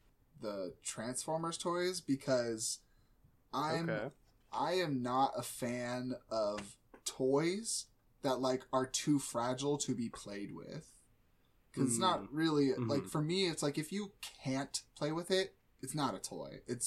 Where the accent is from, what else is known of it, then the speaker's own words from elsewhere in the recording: Midwest, United States; I'm from the Midwest. Like, half of the year we're all inside the whole time.